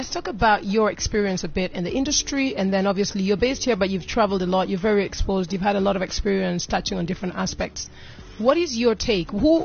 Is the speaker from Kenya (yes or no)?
yes; Kenya; I am from Kenya, and I sit here